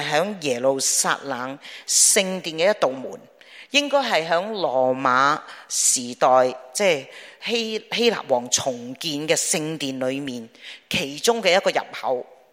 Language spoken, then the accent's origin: Cantonese; Hong Kong; 我嚟自香港啊，咁我老人家啦